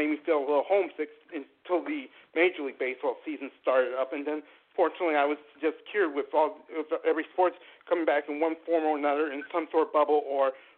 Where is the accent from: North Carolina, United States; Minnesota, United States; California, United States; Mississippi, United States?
North Carolina, United States; Fayetteville; I hope you can probably come to my hometown of Fayetteville, North Carolina